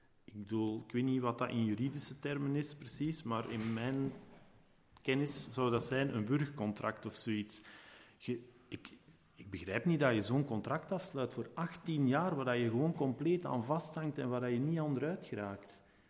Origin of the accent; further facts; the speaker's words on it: Vosselaar, Flanders, Belgium; want het komt uit mijn geboortestreek, namelijk in de Noorderkempen, in het dorp waar ik 20 jaar heb gewoond, Vosselaar.